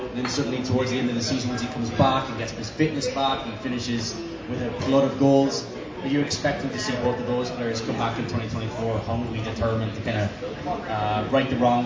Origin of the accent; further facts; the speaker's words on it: Ireland; that's a hate crime because I'm Irish